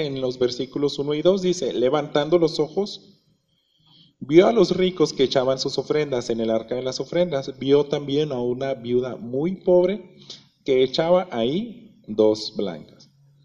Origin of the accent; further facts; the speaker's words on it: Mexico; son las monedas más chiquitas que tenemos aquí como mexicanos